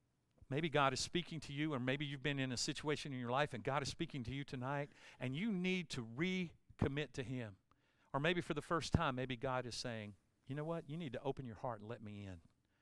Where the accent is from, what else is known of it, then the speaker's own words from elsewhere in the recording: Cleveland, Ohio, United States; born there; I was born in Cleveland, Ohio, right on Lake Erie.